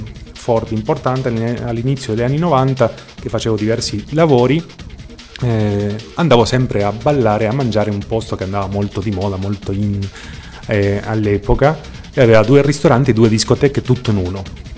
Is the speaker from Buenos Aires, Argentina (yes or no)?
no; Córdoba, Argentina; Cordova, che è un po' la Bologna dell'Argentina, ecco.